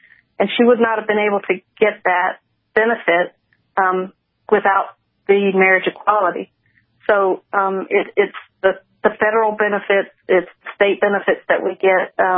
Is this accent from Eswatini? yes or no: no; Florida, United States; We're from Florida.